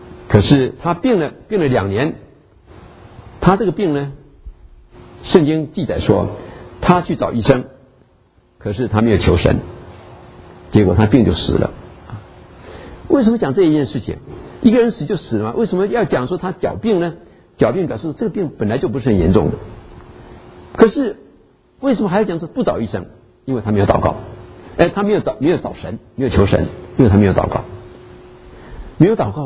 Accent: China; 就像我们中国人呢，建造万里长城啊，用了很多的人力物力

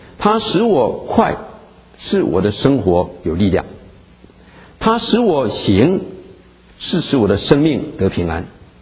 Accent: China; 所以我们中国人才会讲那一句话嘛，浪子回头金不换

